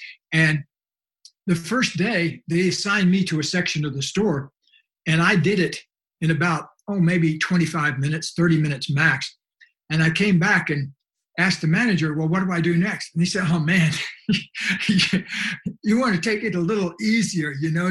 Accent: Florida, United States; when I was growing up in Florida in the very same town

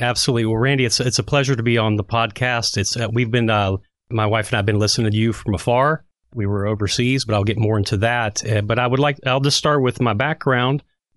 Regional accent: United States; You know, my sense of identity as an American never was as pronounced as it was when I was overseas.

